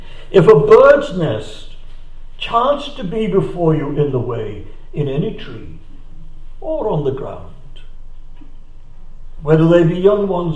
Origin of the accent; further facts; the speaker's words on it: England, United Kingdom; now in Australia; We came across from England to Australia many years ago aboard ship.